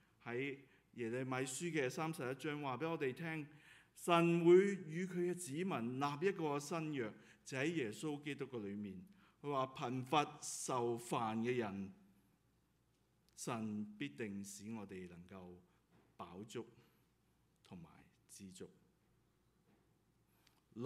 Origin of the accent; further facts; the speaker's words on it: Hong Kong; 我在香港一路成长